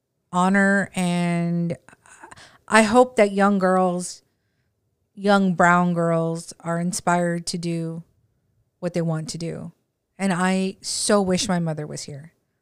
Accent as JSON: {"language": "English", "town": "Eagle Pass", "region": "Texas", "country": "United States", "tie": "born or raised there", "said": "I have a great upbringing in my hometown of Eagle Pass, Texas. I came from a very loving home with a strong foundation, with support that was endless."}